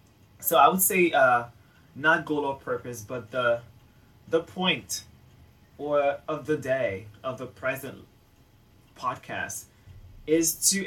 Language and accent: English; United States; first language English; being raised in the United States, I learned to speak English. So I tend to tell people, or the truth is, my first language, fluent language, is English